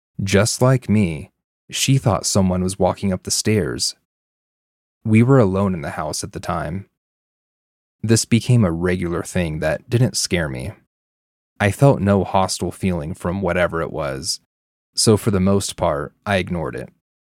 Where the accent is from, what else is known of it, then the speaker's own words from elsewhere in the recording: Indonesia; Growing up in Indonesia, hearing stories about spirits and hauntings was also not uncommon.